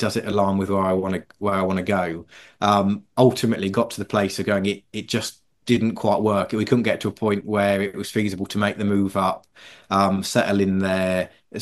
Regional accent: East of England, United Kingdom; I grew up in Norfolk

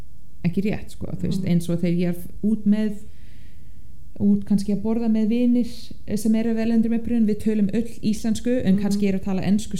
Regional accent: Ottawa, Ontario, Canada; now in Iceland; þú veist Ottawa höfuborgin það sem ég er ólst upp

